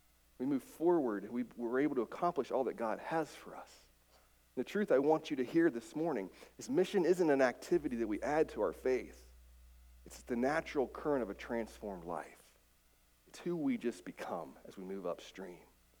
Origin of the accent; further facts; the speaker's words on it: West Virginia, United States; Prickett's Creek flows right by my grandmother's house. And as a kid, I grew up on playing in Prickett's Creek